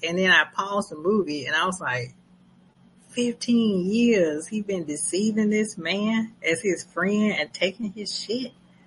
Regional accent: Atlanta, Georgia, United States; I'm from Atlanta, so rush hour is like every day.

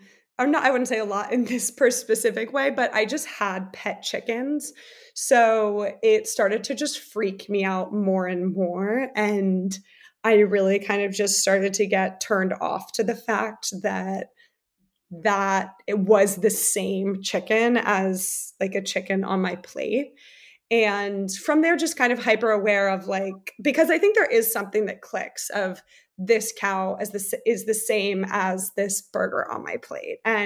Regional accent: New Jersey, United States; also born or lived in Germany; I was born in America. And then I did 3rd grade and part of 4th grade in Germany, and then moved to New Jersey. But I also went to a German school as well as an American school.

